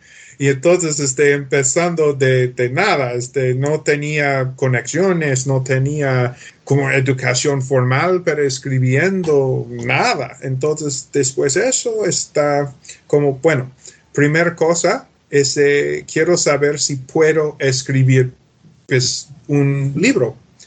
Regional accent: Canada; Spanish is a second language; moved away as an adult; also born or lived in Argentina; now in Mexico; soy de Canadá, soy un canadiense, pero por la pasada 12, 13 años estaba viviendo en Latinoamérica. La mayoría del tiempo fue en México, otras partes de Puebla, Ciudad de México, Quintana Roo en la costa. Y también estaba viviendo en Buenos Aires, Argentina

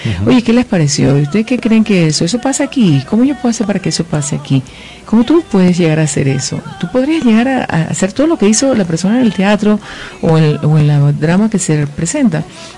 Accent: Curundú, Panamá, Panama; ¿Por qué? Porque somos de Curundú.

